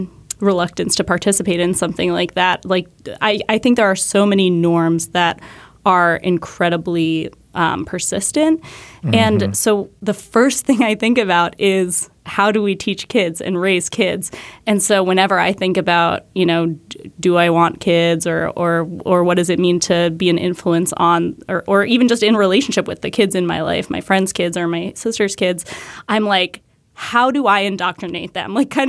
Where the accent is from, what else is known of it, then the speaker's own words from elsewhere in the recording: New Hampshire, United States; And I grew up in New Hampshire, which is, you know, more or less socially liberal and was at the time when I was growing up.